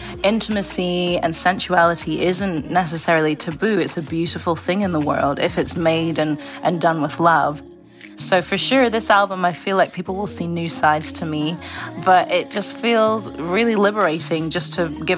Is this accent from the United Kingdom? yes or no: yes; Scotland, United Kingdom; I grew up in Scotland, so I've always felt like a bit of a mixed match of everything.